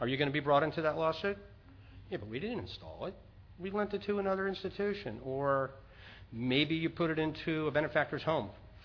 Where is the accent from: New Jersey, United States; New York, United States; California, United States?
New York, United States; from New York.